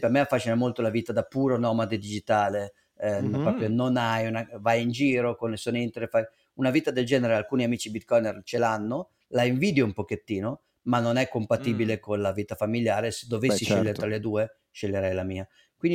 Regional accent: Milan, Lombardy, Italy; La Svizzera, per uno nato e cresciuto a Milano, è il paradiso fiscale dietro l'angolo, certo.

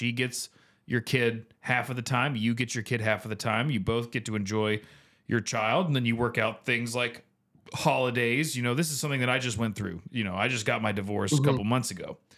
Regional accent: Bluefield, West Virginia, United States; born there; moved away; also born or lived in Florida; I was born in Bluefield, West Virginia.

